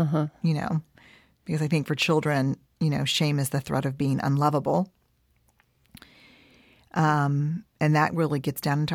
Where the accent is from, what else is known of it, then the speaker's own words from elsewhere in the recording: Houston, Texas, United States; also born or lived in San Antonio; I was born in San Antonio and raised in Houston primarily, but also spent a lot of years in San Antonio as well.